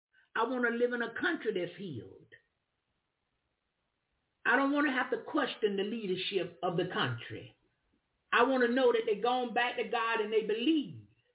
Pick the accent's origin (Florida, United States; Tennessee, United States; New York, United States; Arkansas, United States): Florida, United States; I'm from Florida